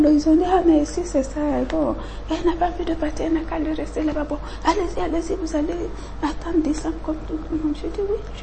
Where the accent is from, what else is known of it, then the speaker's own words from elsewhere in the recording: Mali; now in Côte d'Ivoire; moi, tout le monde sait que je suis malienne, mais depuis 72, décembre 72, je suis arrivée en 73, par mon mariage, j'ai la nationalité ivoirienne.